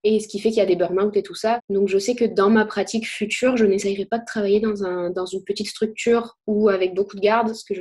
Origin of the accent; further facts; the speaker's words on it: Occitanie, France; J'ai 24 ans. Je viens d'Aveyron à la base, donc plutôt milieu rural, et j'allais en fait aider à traire les vaches le week-end à 6h du mat.